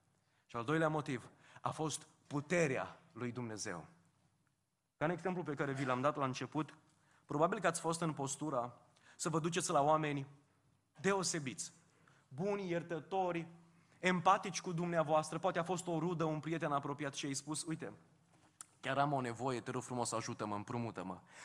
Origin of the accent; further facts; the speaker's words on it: Romania; mai ales noi ca și români.